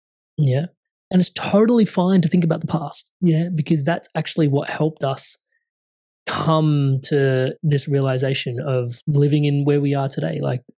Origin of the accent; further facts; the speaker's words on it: India; I'm Indian. Like we love all the herbs and spices.